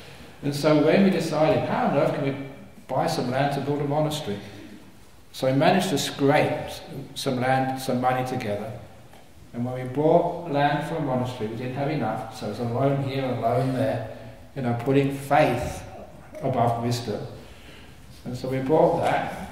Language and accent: English; Cambridge, East of England, United Kingdom; that guy's from Oxford. I'm from Cambridge. Can't trust those people from Oxford.